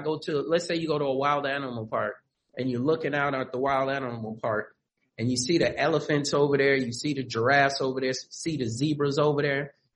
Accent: Los Angeles, California, United States; So as I'm growing up in South Central LA, I know that I'm a little bit different.

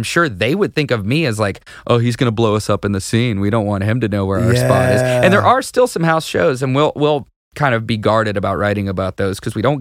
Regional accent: Nashville, Tennessee, United States; I'm a Southerner. I am from the South, and I'm from the Nashville area.

